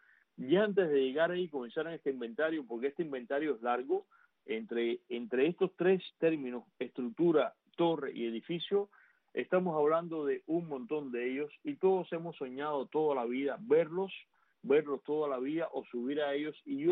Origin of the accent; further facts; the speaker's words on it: Cuba; yo sé que tú como cubano